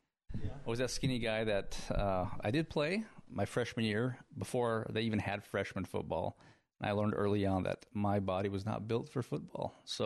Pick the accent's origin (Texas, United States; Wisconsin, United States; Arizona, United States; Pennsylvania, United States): Arizona, United States; Flagstaff; now in Yuma, United States; And although I do consider Yuma home now, growing up in Flagstaff was just, for me, it was a blessing to be able to be around nature